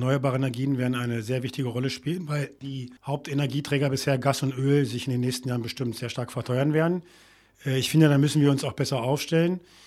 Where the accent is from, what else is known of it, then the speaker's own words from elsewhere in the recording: Bad Lauterberg, Lower Saxony, Germany; Ich wohne übrigens selber in Barbis. Ich bin in der Kernstadt geboren und aufgewachsen, wohne jetzt in Barbis